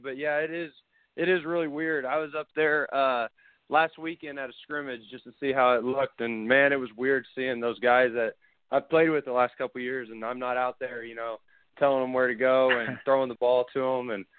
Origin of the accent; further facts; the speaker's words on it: Oklahoma, United States; So I started playing football in kindergarten because I grew up in Oklahoma